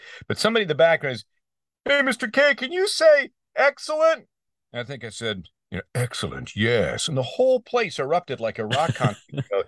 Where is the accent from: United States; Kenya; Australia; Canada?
Canada; Ontario; And there was a weird old cartoon when I grew up in across the border from New York. I used to get Buffalo Televisi